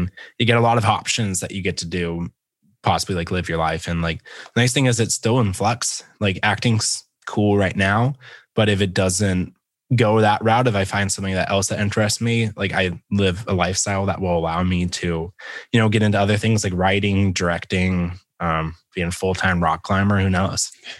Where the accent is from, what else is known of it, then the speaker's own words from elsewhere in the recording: Phenix City, Alabama, United States; And I grew up in the South. I grew up in a place called Phenix City. And it's like right on the border of Alabama and Georgia.